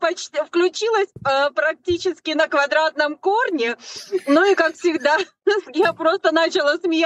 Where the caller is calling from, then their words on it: Canary Islands, Spain; Я с Тенерифе.